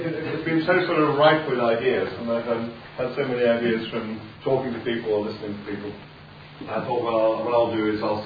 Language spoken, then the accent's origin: English; Cambridge, East of England, United Kingdom; born there; I was born in Cambridge in 1952.